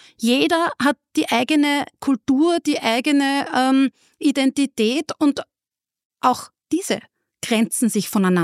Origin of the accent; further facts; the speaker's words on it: Upper Austria, Austria; also born or lived in United States; weil ich bin halt einfach in Oberösterreich aufgewachsen, ja. Habe dann schon über den Tellerrand geschaut und bin auch dann in die USA gegangen und habe 2 Jahre dort gewohnt, ja.